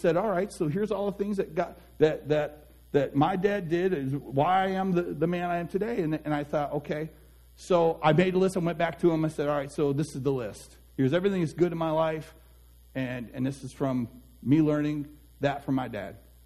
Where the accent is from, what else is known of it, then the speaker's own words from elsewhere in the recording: Detroit, Michigan, United States; now in Barrs Mills, United States; I grew up in Detroit. So moving from Detroit to Barrs Mills. My wife grew up on a farm. I did not. I grew up in Southwest Detroit. So on the Southwest side.